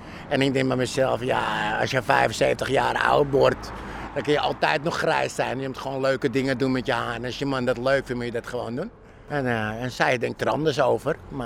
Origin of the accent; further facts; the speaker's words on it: Netherlands; also born or lived in Paramaribo; Omdat ik hier getogen ben. Hè? En ben zij heel dankbaar hier, dat ik hier kon opgroeien.